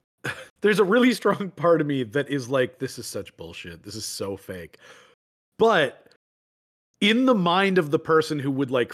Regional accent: Midwest, United States; just growing up in the Midwest, all of our spiders are like the size of, I mean, they're smaller than a penny.

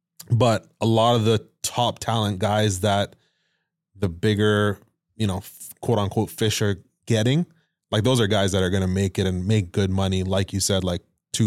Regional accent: Ontario, Canada; And I'm from Ontario. I coach Team Ontario.

